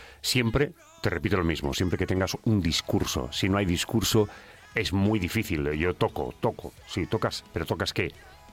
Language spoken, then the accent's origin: Spanish; Badalona, Catalonia, Spain; De Badalona.